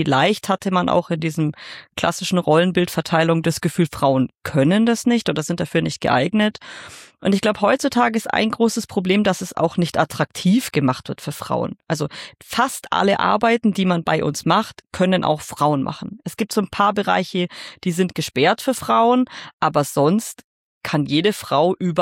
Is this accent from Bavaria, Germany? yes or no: yes; Bad Oberdorf, Bavaria, Germany; ich bin erst 26 Jahre alt. Ich komme aus Bad Oberdorf. Ich wohne hier. Ich bin hier aufgewachsen. Ich arbeite hier. Also bin ich schon mein ganzes Leben lang im Allgäu.